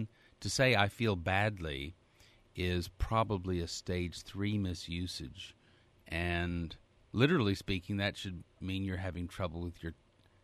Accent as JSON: {"language": "English", "region": "Texas", "country": "United States", "said": "I'm a Texan."}